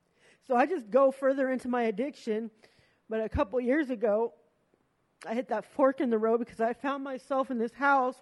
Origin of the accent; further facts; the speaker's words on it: Fresno, California, United States; Hi, church. … I'm 38 years old, and I'm from Fresno, California.